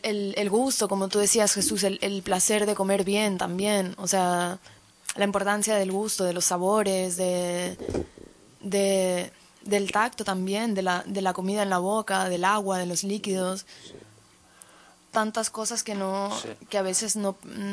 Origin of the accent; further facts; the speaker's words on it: Barranquilla, Atlántico, Colombia; yo no me acordaba de nada en Barranquilla, donde yo nací